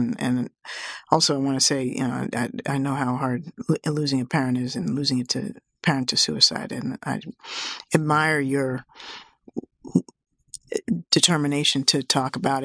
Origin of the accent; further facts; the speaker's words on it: Washington, District of Columbia, United States; It's every day here in Washington, D.C., my hometown.